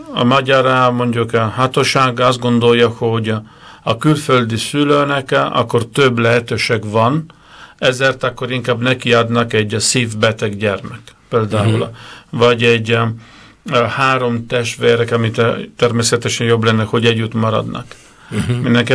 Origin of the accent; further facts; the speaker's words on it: Italy; Hungarian is a second language; now in Hungary; mint a külföldi, olasz vagyok